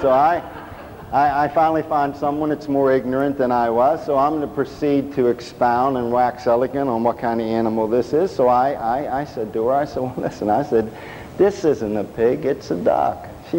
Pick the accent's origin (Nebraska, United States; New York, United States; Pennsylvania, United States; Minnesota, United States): Pennsylvania, United States; Pittsburgh; moved away; also born or lived in Florida; which is my home state. I was born and raised in Pittsburgh. Left there in 1969, came back in 1992, and now living on the other side of the state, and live in an area called Lancaster County